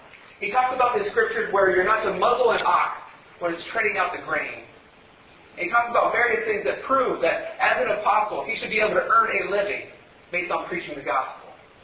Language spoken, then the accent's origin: English; Ohio, United States; Nobody knew where we were from. They didn't know I was from Wayne County, Ohio.